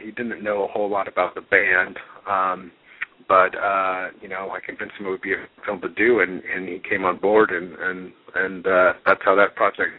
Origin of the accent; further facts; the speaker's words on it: Portland, United States; Yeah, well, as you mentioned, I grew up in Portland, and, you know, my father was a social worker and my mother was a painter.